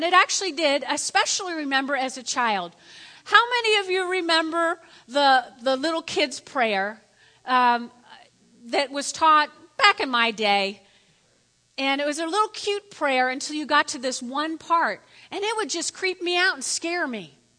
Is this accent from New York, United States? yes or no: no; New Jersey, United States; And I was actually here at York College, and I'm from North Jersey.